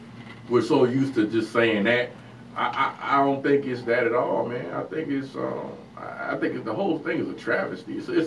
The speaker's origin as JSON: {"language": "English", "region": "Midwest", "country": "United States", "said": "I'm a Midwesterner"}